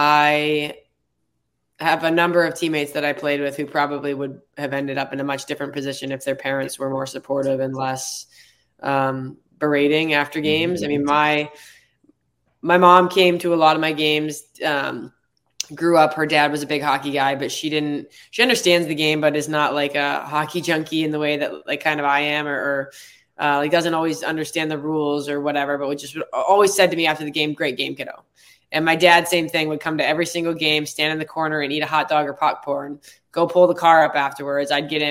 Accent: Detroit, Michigan, United States; on a clinic in Detroit that will hopefully may open up the doors a little bit to some people from my hometown.

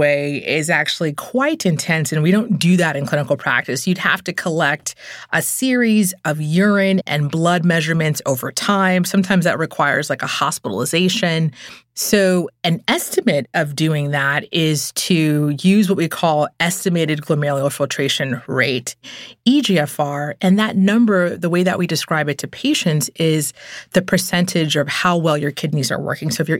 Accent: Nigeria; Yeah, I'm Nigerian American, and it's like you have three options: physician, engineer, or lawyer.

